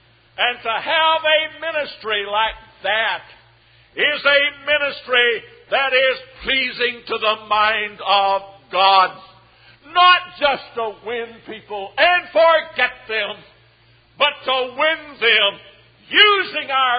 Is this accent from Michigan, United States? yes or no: no; Texas, United States; where I grew up in West Texas